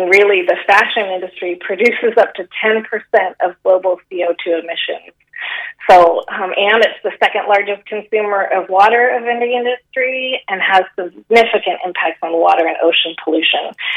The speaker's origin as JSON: {"language": "English", "town": "San Francisco", "region": "California", "country": "United States", "lives_now": "Galway, Ireland", "said": "I'm from San Francisco."}